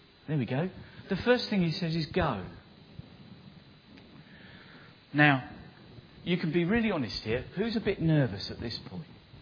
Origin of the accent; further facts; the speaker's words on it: England, United Kingdom; I'm an Englishman and all my family are in the south.